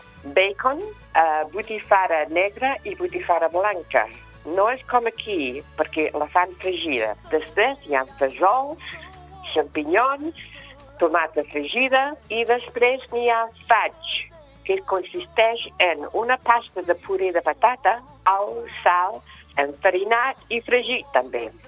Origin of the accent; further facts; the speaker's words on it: Ulster, Ireland; Catalan is a second language; soc del comtat de Donegal, de la República d'Irlanda. I en el meu país esmorzem bastant fort